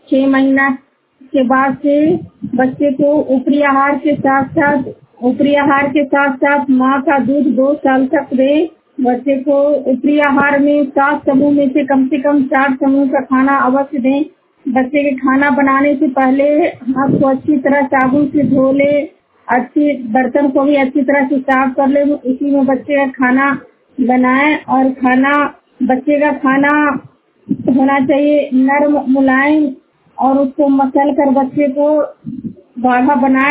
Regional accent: Juniyar, Bihar, India; मैं नालंदा जिला के हिलसा प्रखंड के जुनियार गांव की निवासी हूँ।

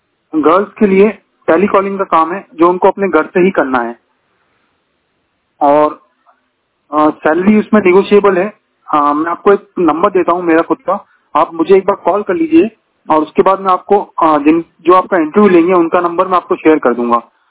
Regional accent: Udaipur, Rajasthan, India; मैं उदयपुर राजस्थान से बिलोंग करता हूँ और मैं खुद एक लो विजन कैंडिडेट हूँ।

